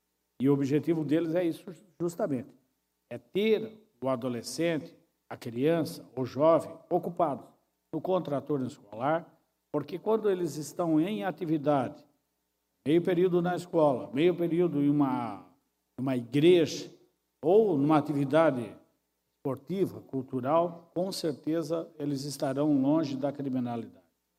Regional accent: Guaramirim, Santa Catarina, Brazil; E a gente nunca esquece a terra onde que eu nasci, onde que nós nascemos. Guaramirim é minha terra natal, sempre vai ser

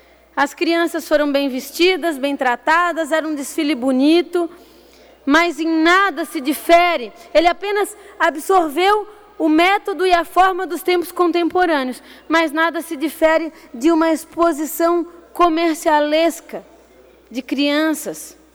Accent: Brazil; Este sim é um ato que merece o nosso repúdio enquanto brasileiros. Eu senti vergonha de ver o meu país

